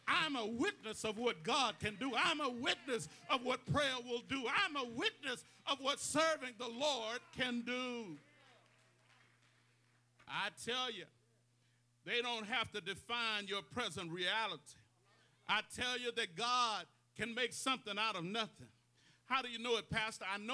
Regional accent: Leesville, Louisiana, United States; Now, I got to admit, and I'm real unapologetic about it, I'm born and raised in Leesville.

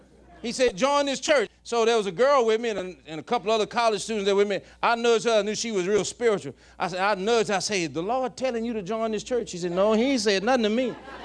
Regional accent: Bayou Rapids, Louisiana, United States; I'm from Bayou Rapids, Louisiana. Big city.

